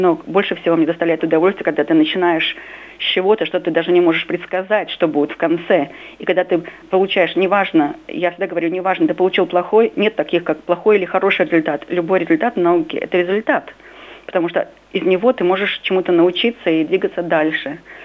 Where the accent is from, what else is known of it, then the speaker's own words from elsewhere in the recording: Western Belarus, Belarus; born there; Я вообще родилась в Беларуси, в крохотном городке в Западной Беларуси, где всего две школы-то было.